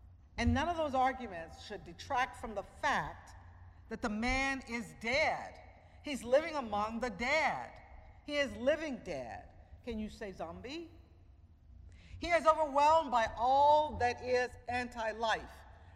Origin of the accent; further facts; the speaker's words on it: the South, United States; And if you were born and raised in the South, like I was, you also have a nickname, a name that only a few close friends and family use.